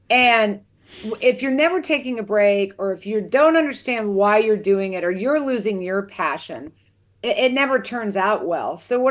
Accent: Kansas, United States; You know, I grew up in Kansas. I love just watching the wheat fields sway in unison in the wind.

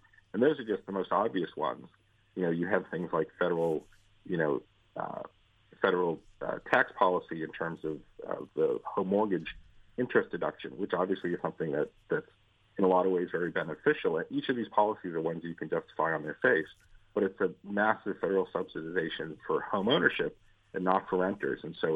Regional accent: Newton, Massachusetts, United States; also born or lived in Boston; now in Needham, United States; I grew up in Newton, although I was born in Boston.

